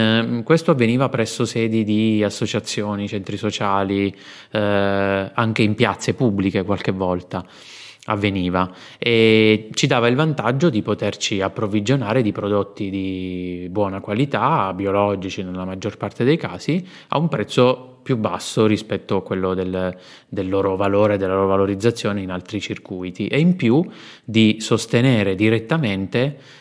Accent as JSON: {"language": "Italian", "region": "Abruzzo", "country": "Italy", "moved": "as an adult", "lives_now": "Bologna, Italy", "said": "sono abruzzese di origine, ho studiato in Abruzzo, poi dopo alcuni giri mi sono trasferito a Bologna."}